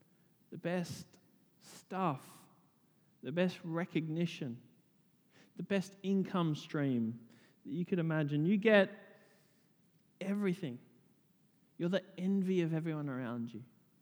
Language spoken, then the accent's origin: English; Blue Mountains, New South Wales, Australia; now in Sydney, Australia; they decided to move from the community that I grew up in the Blue Mountains, very comfortable community, to a relatively disadvantaged community in the southwest of Sydney.